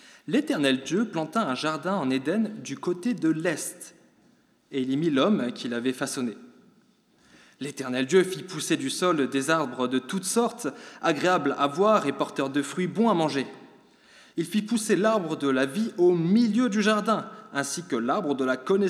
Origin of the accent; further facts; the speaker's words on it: Provence-Alpes-Côte d'Azur, France; now in Brussels, Belgium; Cela fait un an et demi que nous sommes à Bruxelles avec mon épouse. Initialement, nous venons du sud de la France, du Var.